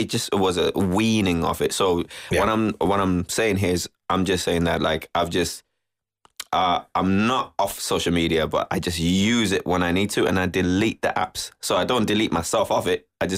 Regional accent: Shannon, Munster, Ireland; I work in Limerick, but I'm from Shannon, County Clare.

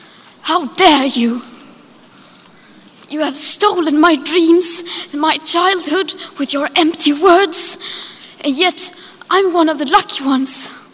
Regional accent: Sweden; English is a second language; I am from Sweden, it's a small country

